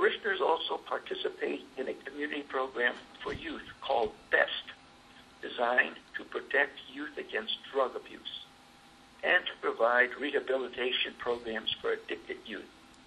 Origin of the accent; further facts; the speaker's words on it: Chicago, Illinois, United States; I'm from Chicago